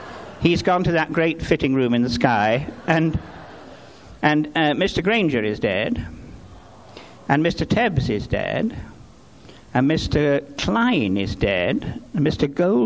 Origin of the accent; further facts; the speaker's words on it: Blackpool, North West England, United Kingdom; Well, I'm from Lancashire, actually. I'm from a little fishing village on the northwest coast of England called Blackpool.